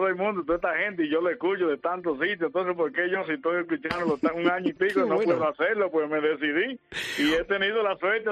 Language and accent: Spanish; Dominican Republic; now in Spain; No, tú sabes, en mi país está un poco, es República Dominicana, tú sabes, mucha delincuencia